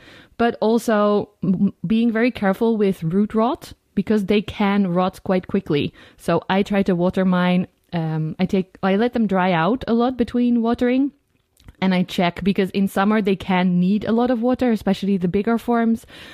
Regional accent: Netherlands; I make plant videos, plant content. That is kind of my job now. I'm also a yoga teacher, and I'm from the Netherlands.

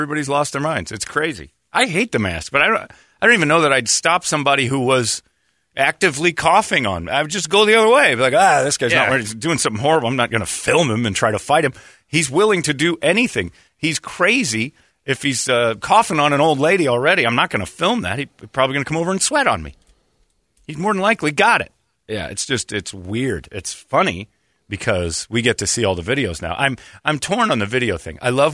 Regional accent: United States; You can't shut us down a second time. We're American, so we're going to start our own little restaurant right here in this parking lot

